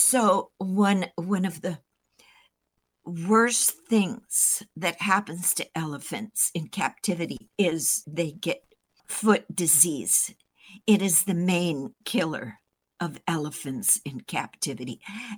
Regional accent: Norway; also born or lived in Seattle; I'm from Norway, lived in Seattle, became an animal activist

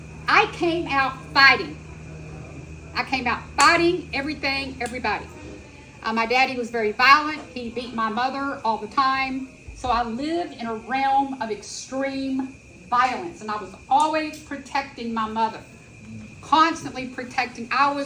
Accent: Houston, Texas, United States; I was born in Houston, Texas. All right. I mean, I was a true Texan. You know, chili cook-offs, barbecue cook-offs.

